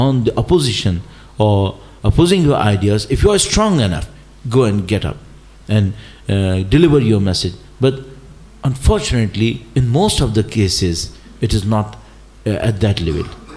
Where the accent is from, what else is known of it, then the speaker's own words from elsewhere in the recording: Karachi, Sindh, Pakistan; I'm coming from Karachi. And you know what happened in Karachi for the last 10-20 years.